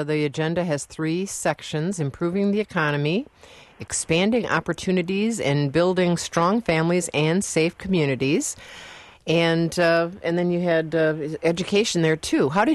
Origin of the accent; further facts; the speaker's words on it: Wisconsin, United States; I'm from that from the Fox River Valley, so I certainly do, and I'm a Wisconsin native, so I certainly do.